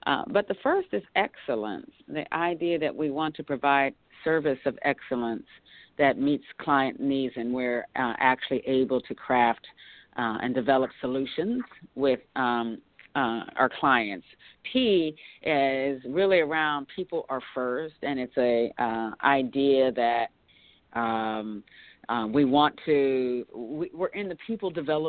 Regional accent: Western Pennsylvania / Eastern Ohio, United States; I was raised in the Western Pennsylvania, Eastern Ohio region of the United States. So it was a very working class, blue collar community, steel mill valley, I used to call it

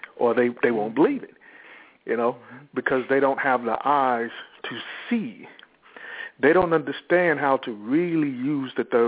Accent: Houston, Texas, United States; I'm from Houston, Texas.

